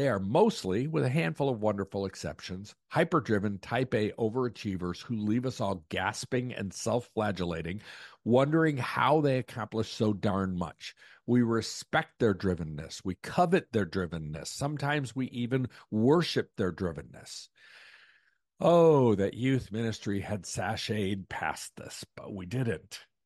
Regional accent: United States; Obviously, I'm an American, and we love to think of ourselves as wildly independent.

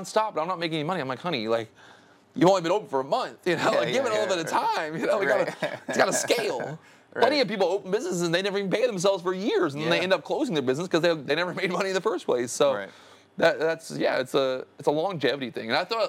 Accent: Orlando, Florida, United States; I grew up in Orlando and I worked at a country club as a kid.

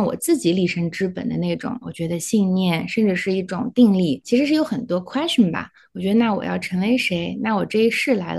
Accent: Xinjiang, China; 我从小在新疆长大，我觉得就是我的生长环境里面是比较野生和自由的，而且有很多接触自然的机会。

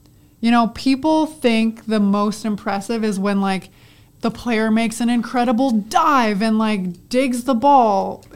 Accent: Canada; for those who don't, I am Canadian. So I started playing for our senior national team in Canada when I was 16.

